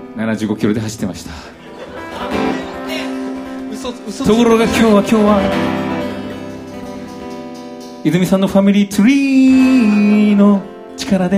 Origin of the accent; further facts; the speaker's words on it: Okayama, Japan; 俺岡山県出身なんですけど、実家に残してきた母が一人で